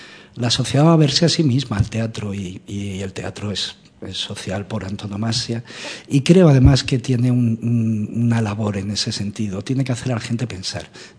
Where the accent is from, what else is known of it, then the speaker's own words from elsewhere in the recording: Madrid, Community of Madrid, Spain; also born or lived in Canary Islands; nos fuimos un año a vivir a Canarias, a trabajar allí, Aurora Canarias. Y de vuelta a Madrid, yo soy de Madrid.